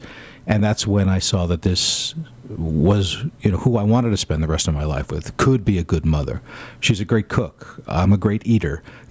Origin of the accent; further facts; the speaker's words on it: New York, United States; We both came from a small town. We started dating in high school and broke up, got back. We're both from New York. I moved down to D.C. to go to school.